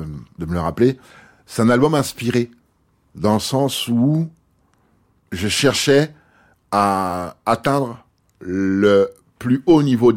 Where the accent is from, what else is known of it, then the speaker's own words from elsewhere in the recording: Paris, Île-de-France, France; j'ai grandi à Place des Fêtes, entre Place des Fêtes et Danube dans le 19.